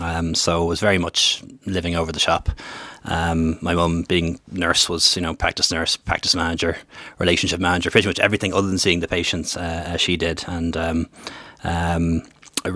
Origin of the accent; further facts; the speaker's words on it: Dublin, Leinster, Ireland; born there; I was born in the Rotunda, you know. I'm a proper Northsider, you know. I don't go back to India